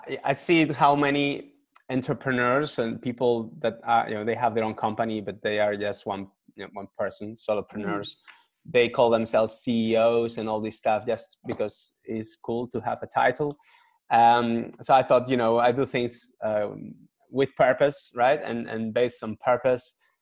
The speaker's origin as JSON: {"language": "English", "country": "Spain", "second_language": "English", "moved": "as an adult", "lives_now": "Netherlands", "said": "I'm from Spain originally, and I'm living here for 12 years already in the Netherlands."}